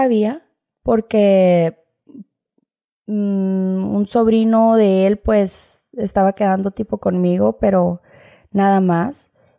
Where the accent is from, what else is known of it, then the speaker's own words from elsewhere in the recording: Los Angeles, California, United States; born there; Soy nacida aquí, en Los Ángeles, California. Mis papás son de Sinaloa, Sonora.